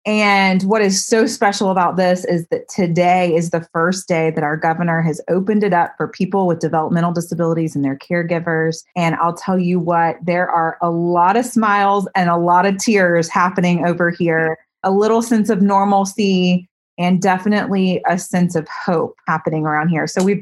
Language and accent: English; Atlanta, Georgia, United States; I'm an Atlanta girl, and I came down the Highway 316 to Athens, Georgia to become a Bulldog.